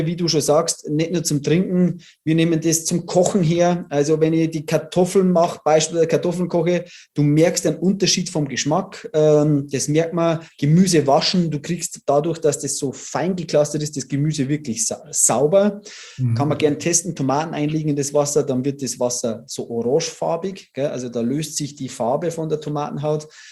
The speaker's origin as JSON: {"language": "German", "region": "Bavaria", "country": "Germany", "said": "ich komme aus Bayern"}